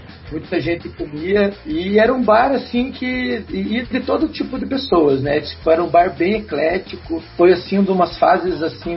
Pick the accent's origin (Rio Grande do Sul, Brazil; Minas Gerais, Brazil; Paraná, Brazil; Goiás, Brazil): Paraná, Brazil; venho aí, né, do submundo musical da cidade, aí, né, das periferias da cidade. Venho aqui do bairro do Abranches, da Vila Krasinski.